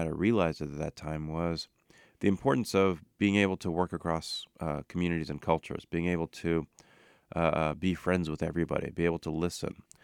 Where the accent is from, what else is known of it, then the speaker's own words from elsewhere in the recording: Salinas, California, United States; So I grew up in Salinas, California. My parents came from Pakistan